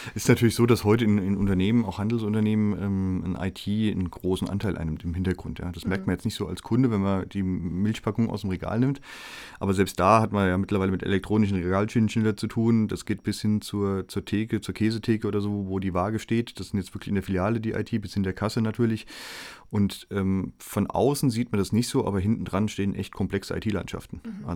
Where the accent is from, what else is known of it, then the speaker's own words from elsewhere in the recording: Mainz, Rhineland-Palatinate, Germany; ich komme aus Mainz